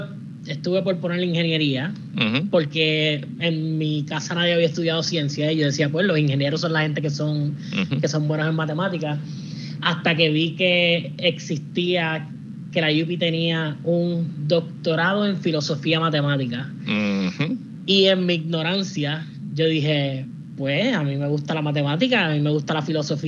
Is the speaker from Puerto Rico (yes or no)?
yes; Canóvanas, Puerto Rico; estudié en la UP. Soy de Canóvanas, que sí, toda mi vida entre Canóvanas y Loíza. Estudié en escuela pública en Puerto Rico, en la Luis Hernández Perón en Canóvanas.